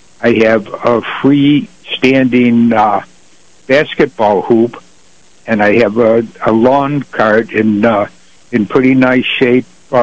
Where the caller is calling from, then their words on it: Attica Center, New York, United States; Calling up here from Attica Center.